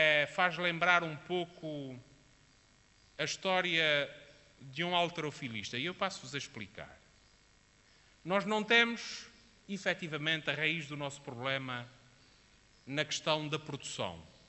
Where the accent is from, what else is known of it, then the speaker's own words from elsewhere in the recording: Azores, Portugal; Nós somos açorianos privilegiados por vivermos na terra que vivemos.